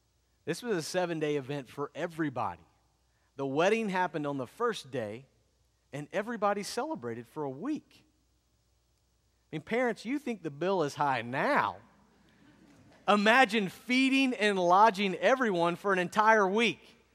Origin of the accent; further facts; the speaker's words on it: the South, United States; I grew up in the South.